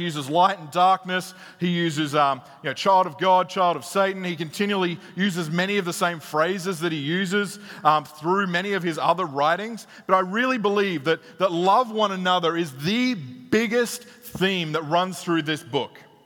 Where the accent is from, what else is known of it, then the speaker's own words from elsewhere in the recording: Australia; I'm Australian. I grew up that way.